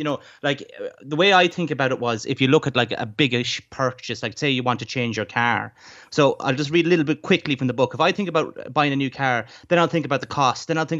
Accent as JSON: {"language": "English", "country": "Ireland", "tie": "born or raised there", "said": "I grew up in Ireland."}